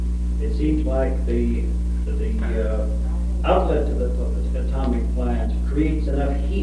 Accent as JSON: {"language": "English", "region": "Midwest", "country": "United States", "said": "I come from the Midwest."}